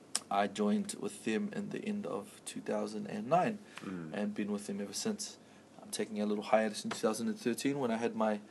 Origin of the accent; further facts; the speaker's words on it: Auckland, New Zealand; 27 years old, born and raised in West Auckland.